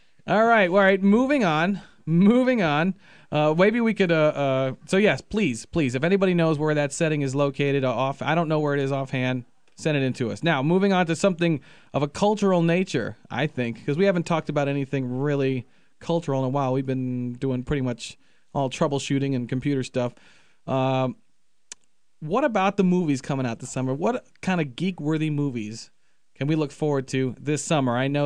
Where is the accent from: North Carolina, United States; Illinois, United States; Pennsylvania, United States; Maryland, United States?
Maryland, United States; I'm from Maryland